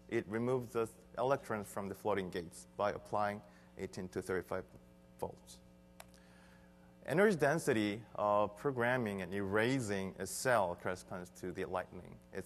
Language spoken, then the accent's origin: English; Seoul, South Korea; English is a second language; I'm from Seoul, Korea.